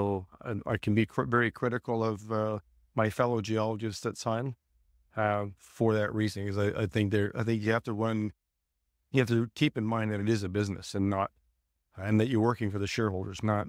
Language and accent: English; Alaska, United States; also born or lived in Belgium / Canada; I was born in Belgium, hence the long Dutch name. We immigrated to Canada when I was about 5 and then moved to Alaska when I was about 11. So I grew up in Alaska. That's what I call home.